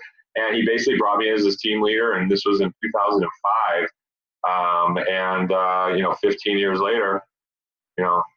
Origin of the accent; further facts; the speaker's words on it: Chicago, Illinois, United States; But ultimately, I grew up in Chicago. I did 29 winters, I like to call it, 29 tours of duty.